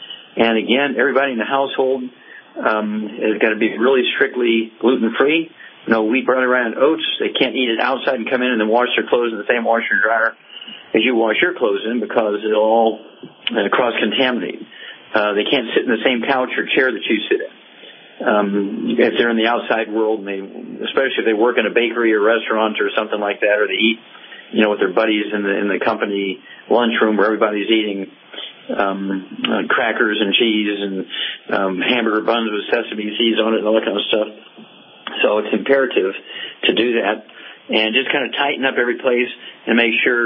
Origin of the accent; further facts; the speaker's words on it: Missouri, United States; let's go to the Midwest and Missouri, my home state